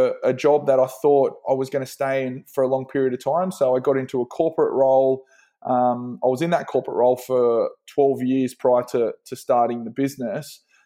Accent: New South Wales, Australia; I grew up on the Central Coast. It's about an hour and a half north of Sydney. Pretty quiet sort of a beach town, I guess, or beach region.

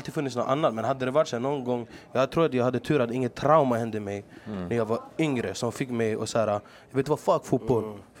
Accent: Stockholm, Stockholm County, Sweden; Jag växte upp på Hagsätra, ensamstående mamma. Farsan satt inne i Chile.

